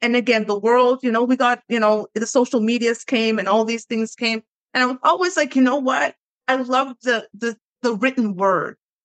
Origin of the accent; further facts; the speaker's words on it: Jamaica; like I was supposed to be slow or something because I was from Jamaica. But in my opinion, our education system was advanced, like at least what I had experienced.